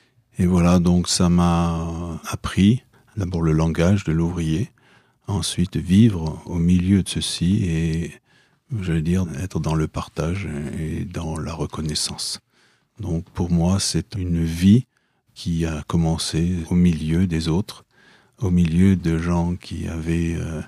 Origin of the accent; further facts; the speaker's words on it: Saint-Étienne, Auvergne-Rhône-Alpes, France; je suis quelqu'un qui vient d'un horizon un peu plus lointain que Paris, puisque je suis de Saint-Étienne. Je suis né dans la Loire. Je suis né au cœur des mines, au cœur de la sidérurgie